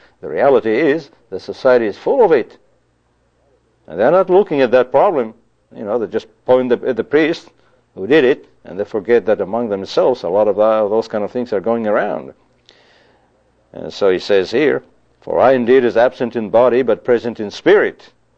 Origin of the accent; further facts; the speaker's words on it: Israel; in the communities where I grew up in the Middle East, in Israel